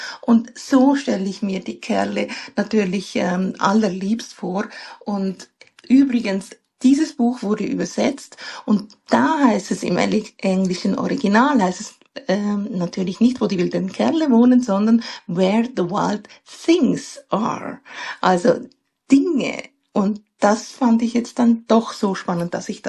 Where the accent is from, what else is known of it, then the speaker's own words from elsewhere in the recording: Switzerland; das nutzen wir bei uns in der Schweiz, glaube ich, kaum